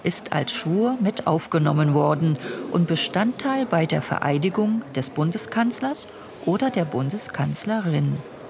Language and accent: German; Thuringia, Germany; Als geborene Thüringerin und heranwachsende Jugendliche im Kalten Krieg in der DDR